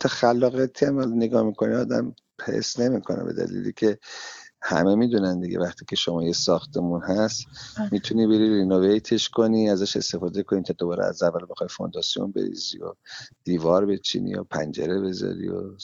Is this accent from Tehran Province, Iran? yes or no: no; Hamadan, Iran; born there; ما تو استان همدان به دنیا اومدیم.